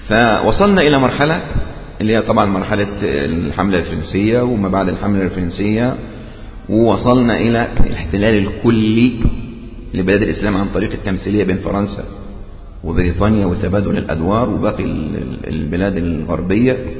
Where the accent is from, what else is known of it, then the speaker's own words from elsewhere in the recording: Egypt; يعني مثلا لو نظرنا حتى عندنا في مصر